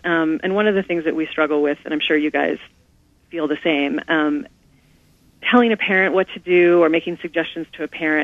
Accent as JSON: {"language": "English", "region": "Kansas", "country": "United States", "tie": "born or raised there", "said": "I grew up in Kansas and in the middle of nowhere, and I know people don't have resources."}